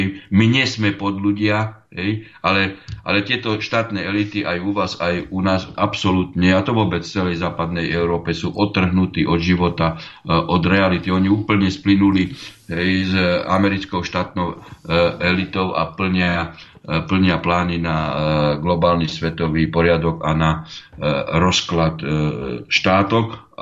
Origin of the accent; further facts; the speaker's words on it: Prešov Region, Slovakia; Pozrite, ja pochádzam z východného Slovenska, respektíve som Tatranec, Kežmarok, Ľubica, Poprad.